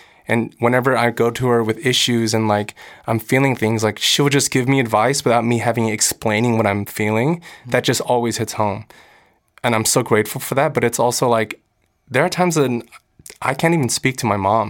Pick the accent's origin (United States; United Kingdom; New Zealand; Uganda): United States; as a kid, I was like, I'm American. I'm growing up in America. I speak English.